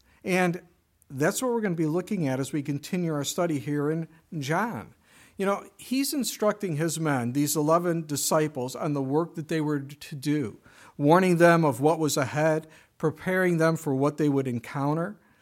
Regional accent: Chicago, Illinois, United States; born or raised there

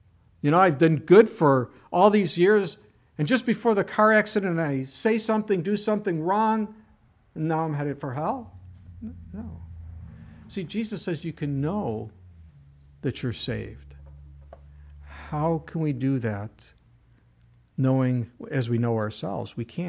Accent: Missouri, United States; I'm like from Missouri, the show me state.

